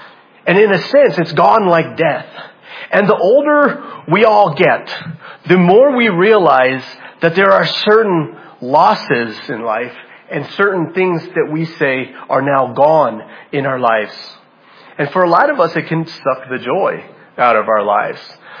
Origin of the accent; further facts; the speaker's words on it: Hawaii, United States; I mean, I'm just like, look, man, we're from Hawaii.